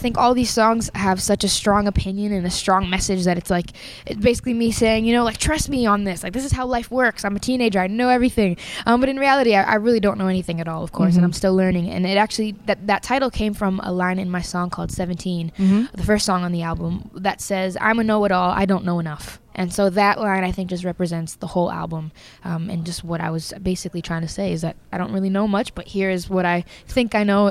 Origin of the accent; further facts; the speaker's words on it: Brampton, Ontario, Canada; It's so cool to not only be from Canada, but to be from Brampton, Ontario, like a place that barely anyone's ever heard of.